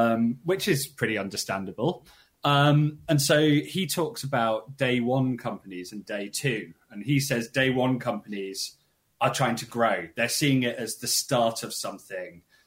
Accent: United Kingdom; And if you're not American, and you can guess from my accent, I'm not, Britain gets no tax revenue from everything it sells with Amazon.

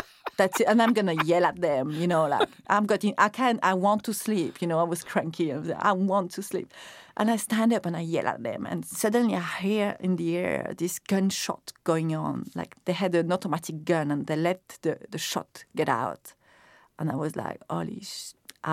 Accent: Switzerland; English is a second language; I'm from Switzerland.

